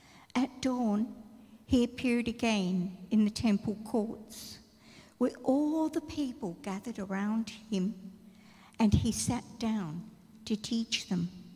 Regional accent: Melbourne, Victoria, Australia; growing up in Melbourne

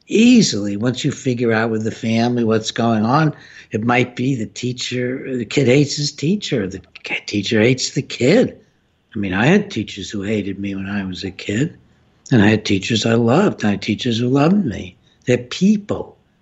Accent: Ithaca, New York, United States; We have kids here at Cornell, which is in my hometown of Ithaca

